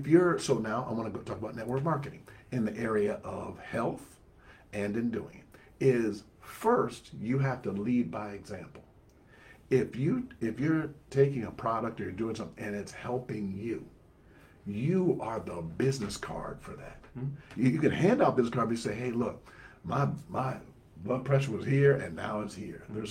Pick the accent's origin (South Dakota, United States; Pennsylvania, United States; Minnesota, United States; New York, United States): Minnesota, United States; up in Minnesota, so, and I was going to Mississippi or something.